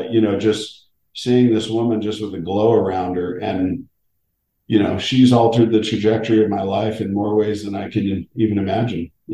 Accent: San Diego, California, United States; And I grew up in San Diego surfing and playing in a rock band and going to a performing arts school

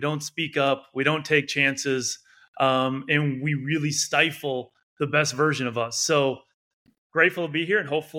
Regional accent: Freedom, Wisconsin, United States; I grew up in Freedom, Wisconsin. I was the oldest of two other brothers and had an incredibly close family.

